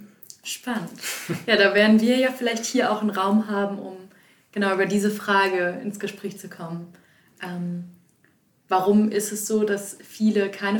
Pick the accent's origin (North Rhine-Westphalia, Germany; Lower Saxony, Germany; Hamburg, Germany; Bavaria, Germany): Lower Saxony, Germany; Hanover; ich bin 26 Jahre alt, wohne seit 2 Monaten wieder in Hannover, also ich komme hier aus der Region Hannover